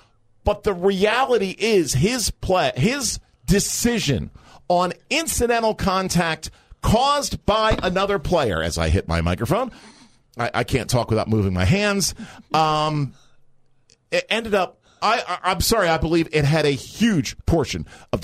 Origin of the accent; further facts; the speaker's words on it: Philadelphia, Pennsylvania, United States; even though I grew up in Philly and Les Steckel still sticks in my craw.